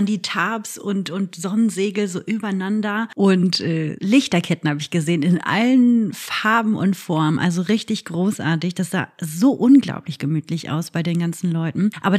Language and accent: German; North Rhine-Westphalia, Germany; ich komme aus dem Ruhrpott. Ich bin diese Industriekultur und die Seegewohner dazu total gewohnt.